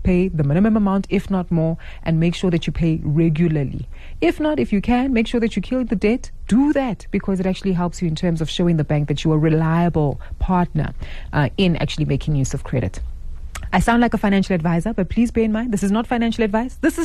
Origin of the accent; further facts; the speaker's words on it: South Africa; this is essentially a measure that is designed to measure the rolling default behavior that we as South African consumers have.